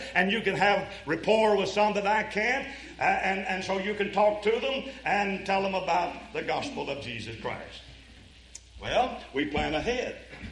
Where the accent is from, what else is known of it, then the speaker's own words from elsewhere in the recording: Kentucky, United States; I can recall as a boy growing up in Eastern Kentucky, people would come.